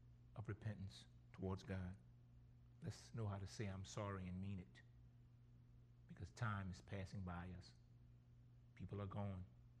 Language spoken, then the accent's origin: English; Gramercy, Louisiana, United States; You know, growing up in Gramercy, it was a wonderful thing to, I see it now, it wasn't then, but it was a wonderful thing to receive hand-me-downs.